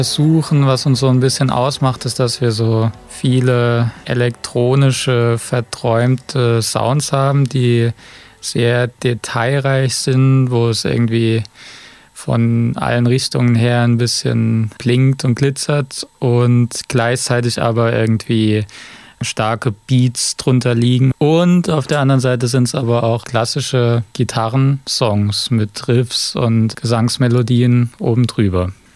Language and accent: German; Lucerne, Switzerland; Wir kommen aus Luzern in der Schweiz.